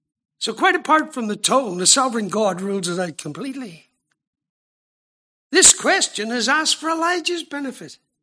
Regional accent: Ireland; I'm an Irishman. I keep it simple.

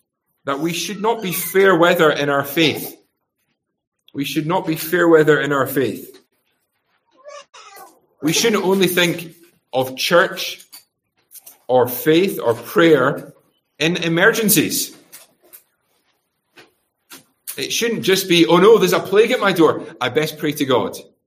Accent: Scotland, United Kingdom; As I mentioned earlier on, as a Scot, I'm incredibly familiar with the midgie.

